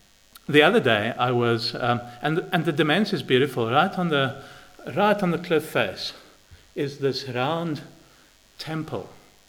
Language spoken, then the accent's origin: English; South Africa; now in United Kingdom; I'm fortunately not English. I'm South African with a bit of an identity problem because I've lived in Northern Ireland for a while. And they still call me a blow-in over there.